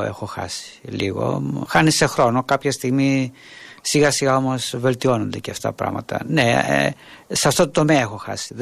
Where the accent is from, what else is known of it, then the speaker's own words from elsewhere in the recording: Chania, Crete, Greece; κατάγομαι από τα Χανιά, αλλά θεώρησα ότι τα Χανιά είναι μια πολύ καλή περίπτωση επαρχιακής πόλης.